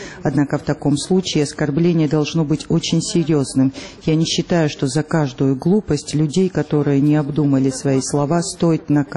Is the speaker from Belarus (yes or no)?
no; Georgia; И, по-моему, мы, грузины, известны этим. В нашей стране очень много представителей разных религий.